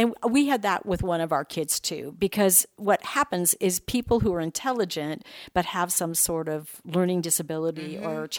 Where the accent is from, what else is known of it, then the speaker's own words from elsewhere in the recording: California, United States; Actually, I grew up in California, so we'd go up to San Francisco.